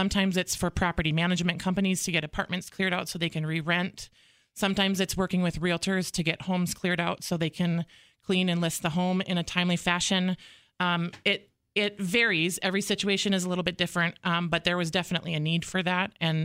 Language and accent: English; Wadena, Minnesota, United States; I was born and raised in Wadena, Minnesota. I came from a very close and supportive family.